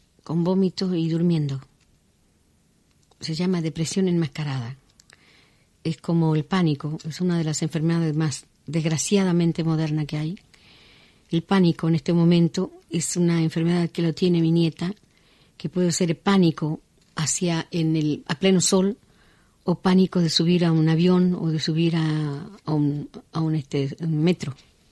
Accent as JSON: {"language": "Spanish", "region": "Tucumán", "country": "Argentina", "said": "Era tucumano como yo, somos aguerridos los tucumanos"}